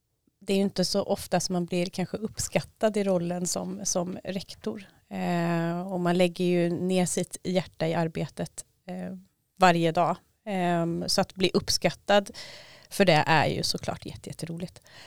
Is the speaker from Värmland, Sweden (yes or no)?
yes; Värmland, Sweden; now in Örebro, Sweden; jag är värmlänning från början, men flyttade till Örebro för ungefär 20 år sedan. På grund av ett hästintresse faktiskt.